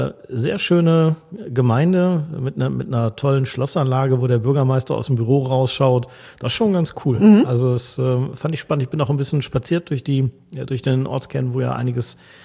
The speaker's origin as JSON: {"language": "German", "region": "North Rhine-Westphalia", "country": "Germany", "said": "Ich kannte Gronau noch so aus meiner eigenen Jugend. Ich komme ja aus der Region da."}